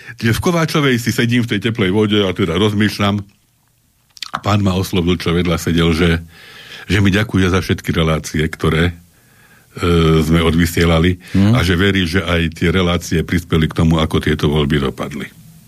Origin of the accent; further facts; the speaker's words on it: Trnava, Trnava Region, Slovakia; ja ako Trnavčan som študoval v Bratislave.